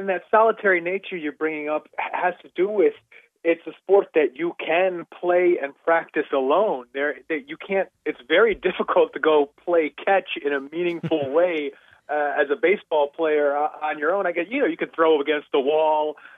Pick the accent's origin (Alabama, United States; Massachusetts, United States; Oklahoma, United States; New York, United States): New York, United States; New York City; My father had played basketball in Ohio and played when he moved to New York, and I grew up in New York at the time when basketball was very hot